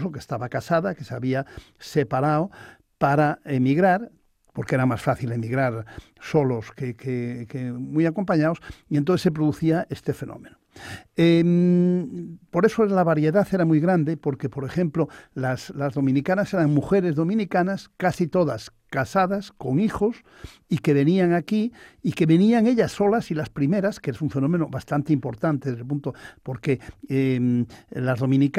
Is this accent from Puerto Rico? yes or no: no; Castile and León, Spain; en la zona de donde yo vengo, donde he nacido, que es el Bierzo